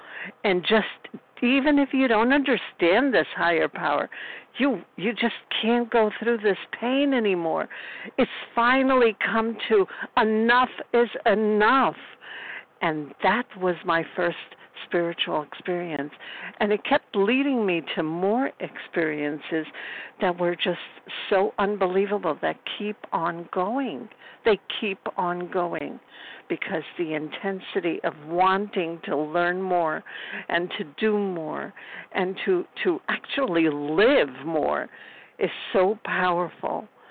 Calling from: Brooklyn, New York, United States; I'm calling you from Brooklyn, New York

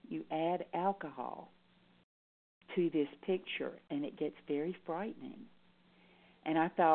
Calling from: North Carolina, United States; I'm calling in from North Carolina.

